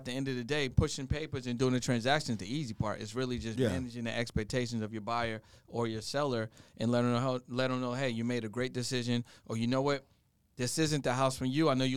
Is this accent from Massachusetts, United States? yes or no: yes; Boston, Massachusetts, United States; now in Los Angeles, United States; It wasn't hard, bro. I'm from Boston. I've been through an umpteenth snowstorm.